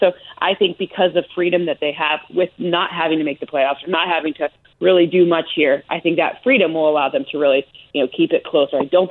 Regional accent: Michigan, United States; I'm from Michigan. I have lived it

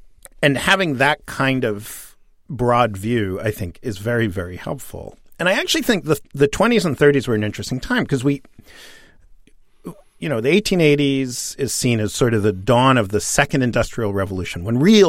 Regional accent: New York City, New York, United States; And, you know, growing up in Greenwich Village when, I mean, yes, there were drugs and crime and I got mugged three times before I turned 11

